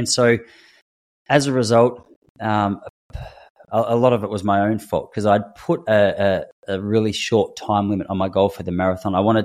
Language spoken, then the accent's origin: English; Point Lonsdale, Victoria, Australia; I coincidentally organized a run with a friend who lives in Point Lonsdale, which is my hometown.